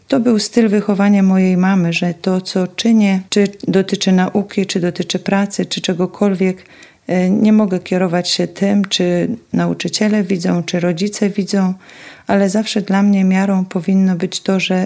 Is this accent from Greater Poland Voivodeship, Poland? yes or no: no; Tarnówka, West Pomeranian Voivodeship, Poland; now in Schoenstatt, Germany; Pochodzę z diecezji koszalińsko-kołobrzeskiej, z małej parafii Tarnówka. Aktualnie jestem w Niemczech, w Szenstadt